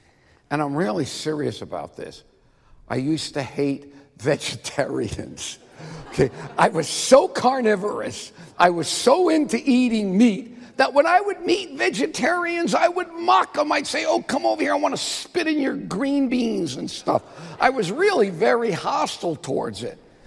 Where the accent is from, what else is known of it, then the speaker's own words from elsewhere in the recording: Miami Beach, Florida, United States; After I graduated, as Doug said, I went back to Miami Beach because I grew up on Miami Beach.